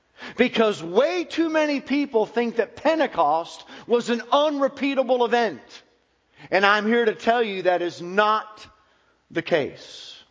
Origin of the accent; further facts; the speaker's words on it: Pennsylvania, United States; I'm a Yankee from Pennsylvania, although I've been here for 21 years. I've lived here longer than any place up north, so, and you all have embraced me quite well, so I feel like a Southerner now.